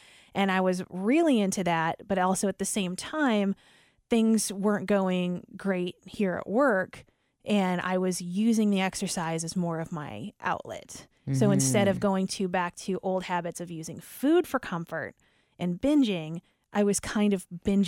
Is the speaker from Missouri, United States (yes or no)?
yes; St. Louis, Missouri, United States; There was a morning show I grew up listening to in St. Louis, and I just felt like they were my friends.